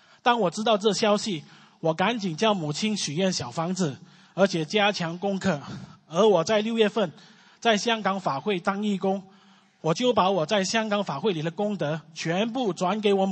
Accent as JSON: {"language": "Chinese", "country": "Malaysia", "said": "我是来自马来西亚麻波心灵法门共修会的同修。我从小生在一个富裕的家庭"}